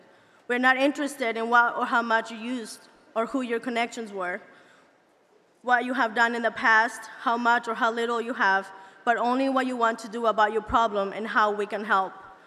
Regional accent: Mexico; I am from Mexico

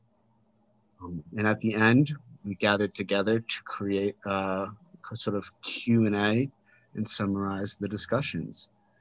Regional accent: New York, United States; I'm from New York.

